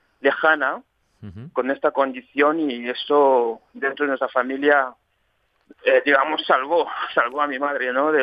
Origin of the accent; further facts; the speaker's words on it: Yaoundé, Centre, Cameroon; Spanish is a second language; yo soy de Camerún, nacido en Yaoundé hace ya 30 años, de una familia súper numerosa